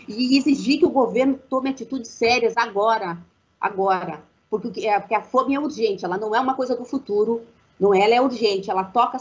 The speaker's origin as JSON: {"language": "Portuguese", "region": "Rio Grande do Sul", "country": "Brazil", "said": "Eu sou gaúcha e eu acompanhei o início da administração do Olívio no Sul"}